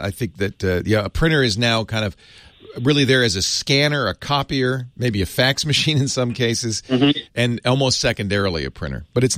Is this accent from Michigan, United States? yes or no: no; Santa Cruz, California, United States; I grew up in Santa Cruz. My dad was a professor there.